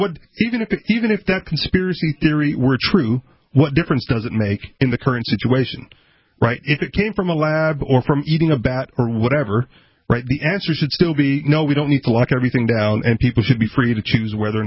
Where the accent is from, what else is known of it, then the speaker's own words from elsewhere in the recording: Hawaii, United States; I'm from Hawaii, and what I know that they've done in Hawaii